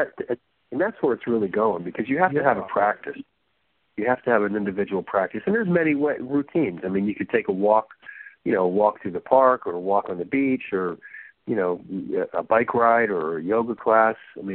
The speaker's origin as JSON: {"language": "English", "region": "New Jersey", "country": "United States", "tie": "born or raised there", "said": "Because I grew up in New Jersey, and because of baseball, you know, baseball had, you know, Jackie Robinson had already been in."}